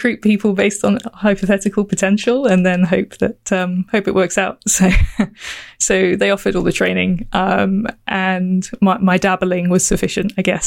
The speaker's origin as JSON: {"language": "English", "region": "East of England", "country": "United Kingdom", "tie": "born or raised there", "also_born_or_lived": "Oxford", "said": "I'm from the UK and moved around a little bit, but not very far in American terms, at least. So I grew up in Norfolk. I spent about 10 years in Oxford and I now live near Cambridge. So, south of England."}